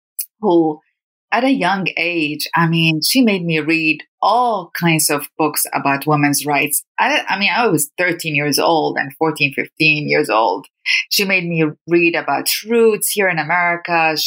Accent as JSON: {"language": "English", "country": "Iraq", "tie": "born or raised there", "said": "Growing up in Iraq was a combination of fear. You know, I grew up knowing Saddam Hussein and my family."}